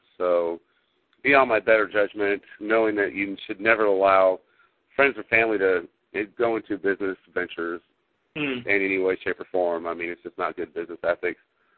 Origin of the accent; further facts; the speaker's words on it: Chicago, Illinois, United States; moved away as an adult; now in Kansas, United States; I'm not from Kansas. I'm from Chicago, Illinois. No.